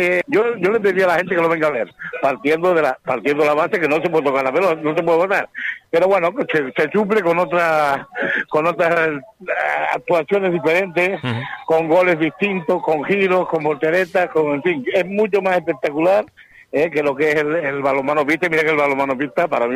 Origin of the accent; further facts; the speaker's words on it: Canary Islands, Spain; Pues mira, yo vengo de Canarias, así que fíjate, está el clima estupendo.